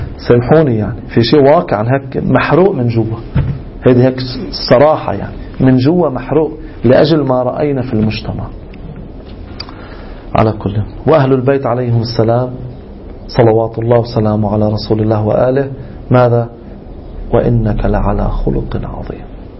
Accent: Lebanon; مثل عندنا في لبنان، شو ما بيوجعه بيعطوه بنادول.

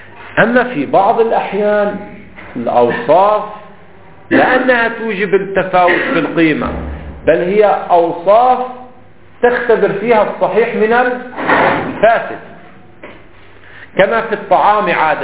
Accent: Lebanon; هناك نوع من الخربوزة هذا الصغير عندنا في لبنان منذ القدم موجود

